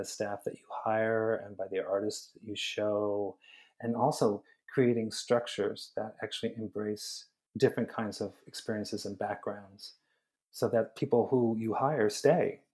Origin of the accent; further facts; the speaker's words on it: Los Angeles, California, United States; And I grew up in Los Angeles.